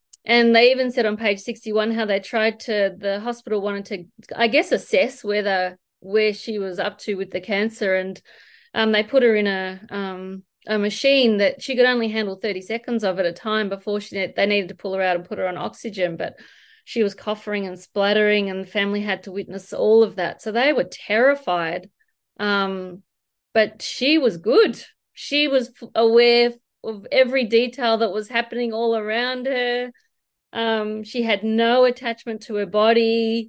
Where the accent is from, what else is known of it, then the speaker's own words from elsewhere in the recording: Melbourne, Victoria, Australia; I'd love to share. I'm actually from Melbourne.